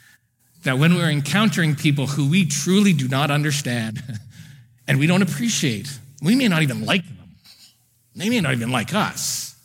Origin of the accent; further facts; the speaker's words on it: Edmonton, Alberta, Canada; I am well aware that by being born and raised in Edmonton, that I have a head start